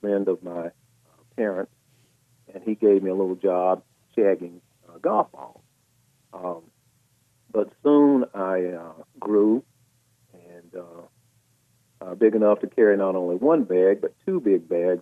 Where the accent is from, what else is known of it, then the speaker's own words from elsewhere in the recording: Arden, North Carolina, United States; And I grew up in Arden in the country.